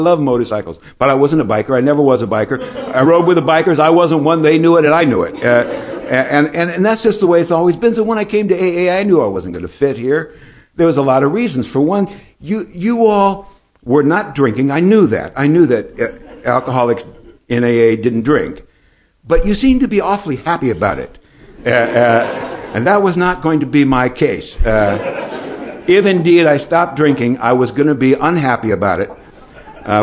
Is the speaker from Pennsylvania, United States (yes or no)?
no; California, United States; I grew up in California. Everybody surfed.